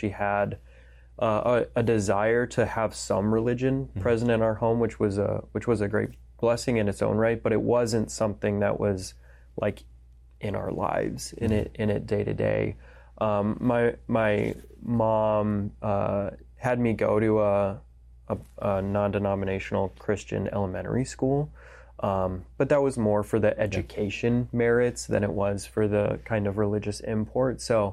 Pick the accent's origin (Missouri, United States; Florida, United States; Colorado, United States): Colorado, United States; So I was brought up in just outside of Denver.